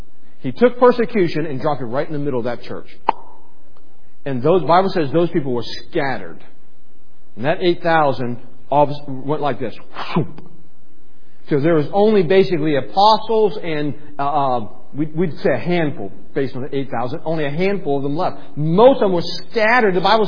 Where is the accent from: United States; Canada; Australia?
United States; I'm an American. I've lived in America all my life. I love America.